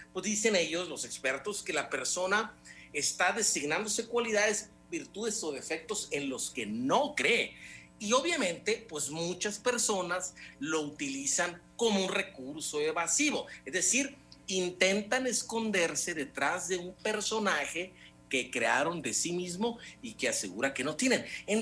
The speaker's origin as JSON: {"language": "Spanish", "country": "Mexico", "said": "seguimos siendo, creo, los mexicanos, personas nobles"}